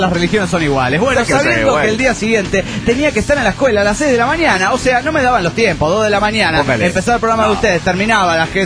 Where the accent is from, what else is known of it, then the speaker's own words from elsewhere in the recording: Olavarría, Buenos Aires Province, Argentina; soy de Olavarría, de Buenos Aires, de Argentina, de Sudamérica.